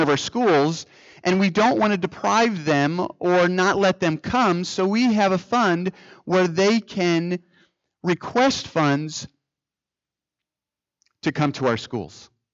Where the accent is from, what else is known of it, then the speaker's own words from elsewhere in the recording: New Jersey, United States; also born or lived in Michigan / Washington / Nevada; I grew up in New Jersey. I spent some time in Michigan going to Andrews University.